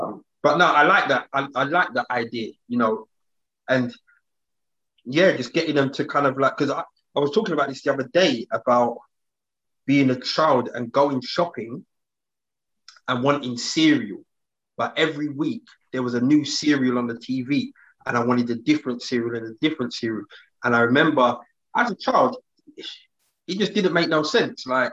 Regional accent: United Kingdom; as Black British children, we all went through that, being given money for birthdays and Christmas

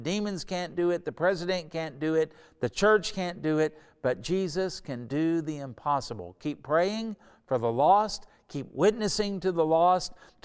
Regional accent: Oklahoma, United States; And we said, we're from Oklahoma.

